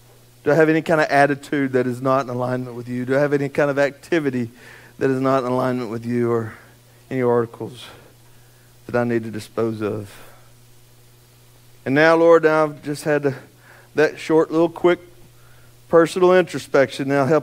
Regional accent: Athens, Texas, United States; I was raised here in Athens. I've never seen the church be like this in Athens.

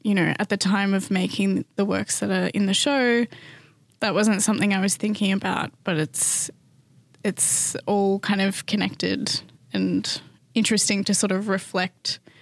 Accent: Victoria, Australia; my family's been kind of dislocated from country for three generations. So I grew up on Wadawurrung country, but, you know, my ancestral place is Pitta Pitta, which is like 3 hours south of Mount Isa.

